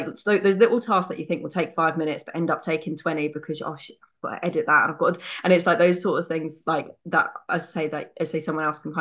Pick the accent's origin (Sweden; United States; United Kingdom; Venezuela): United Kingdom; but we're British, so we can obviously deal with that.